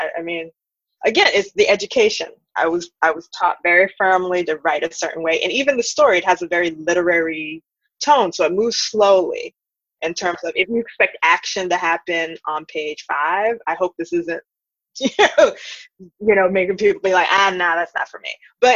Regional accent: New York City, New York, United States; I'm born and raised in New York, New York City, specifically Queens

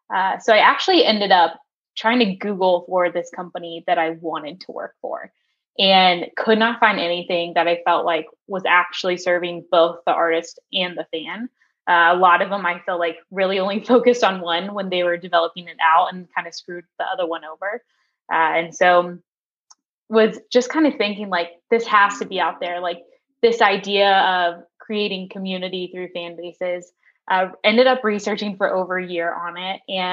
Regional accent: Nashville, Tennessee, United States; So I grew up in Nashville, always knew I wanted to be in the music industry

